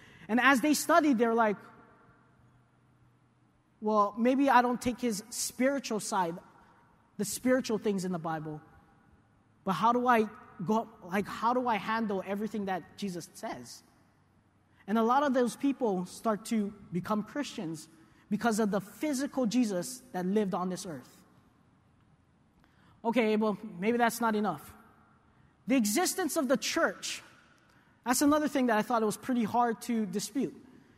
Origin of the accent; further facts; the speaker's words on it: Hawaii, United States; Plus two, I'm from Hawaii. We talk pidgin, so sorry.